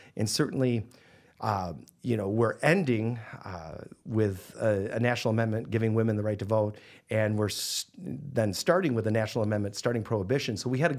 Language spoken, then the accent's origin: English; New York, United States; I grew up in Western New York, which at the time was the hotbed.